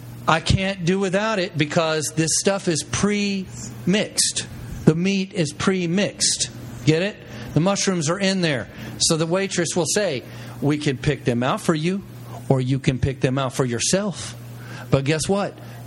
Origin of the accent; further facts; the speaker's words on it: the South, United States; And I grew up in the South, so I can use that word.